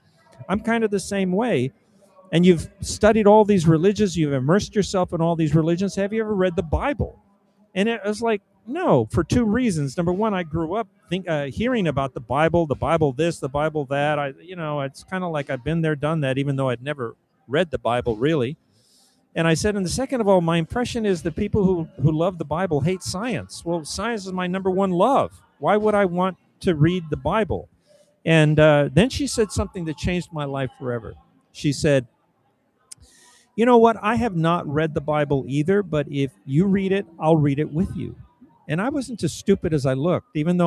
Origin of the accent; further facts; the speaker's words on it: Los Angeles, California, United States; born there; I was born in East L.A.